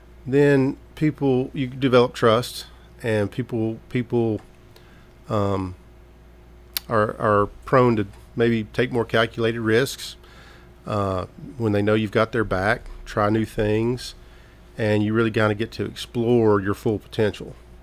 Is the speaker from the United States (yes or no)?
yes; Smyrna, Georgia, United States; also born or lived in Birmingham; I'm a Smyrna boy. I grew up in Smyrna.